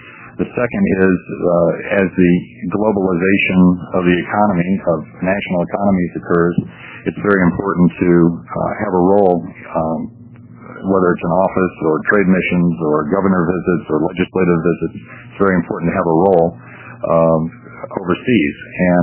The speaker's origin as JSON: {"language": "English", "town": "Medford", "region": "Oregon", "country": "United States", "said": "I'm from Medford."}